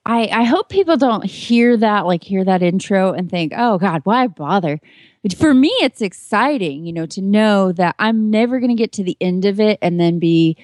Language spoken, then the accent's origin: English; Kemp, Texas, United States; from Kemp, Texas.